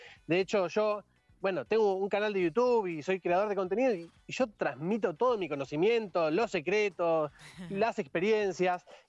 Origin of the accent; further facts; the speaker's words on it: Villa Gesell, Buenos Aires Province, Argentina; En realidad, bueno, yo soy de Villa Gesell, de toda la vida. Entonces, ya de chiquito era común ver a estos locos caminando por la playa.